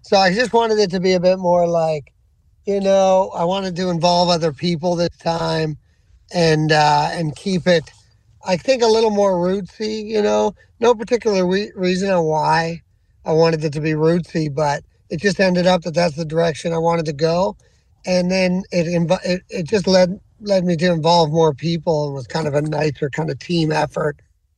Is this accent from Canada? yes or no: yes; Musquodoboit Harbour, Nova Scotia, Canada; born or raised there